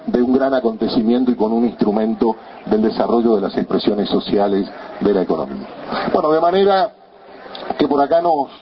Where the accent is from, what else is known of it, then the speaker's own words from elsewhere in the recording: Uruguay; turismo para 3 millones, que somos los uruguayos